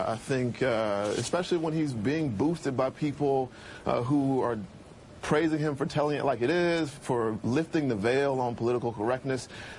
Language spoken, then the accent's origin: English; Southern United States, United States; And I'm a Southerner.